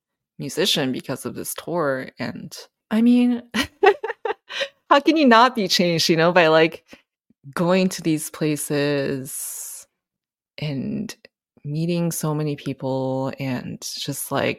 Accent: Japan; also born or lived in England; So I spent nine years in Japan total.

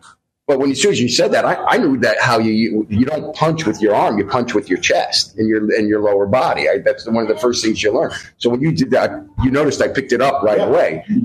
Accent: Northeast, United States; really started off in hockey because I'm from the Northeast at the age 3 and a half

